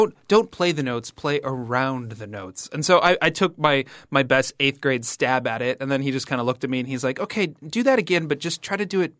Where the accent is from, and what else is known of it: Midwest, United States; born or raised there